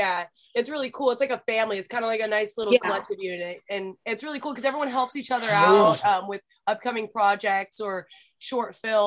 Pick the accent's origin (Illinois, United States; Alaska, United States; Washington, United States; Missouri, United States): Washington, United States; Tacoma; I'm originally from Tacoma, which is about 30, 45 minutes, depending on traffic, south of Seattle.